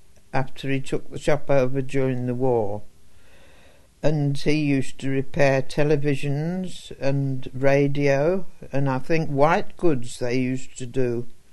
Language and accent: English; Birmingham, West Midlands, United Kingdom; born there; I was born in Northfield, Birmingham.